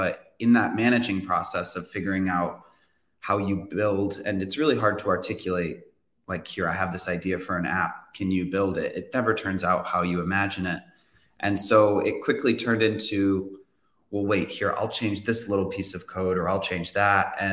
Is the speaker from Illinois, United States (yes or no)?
yes; Chicago, Illinois, United States; we're both born, like we're both from Chicago.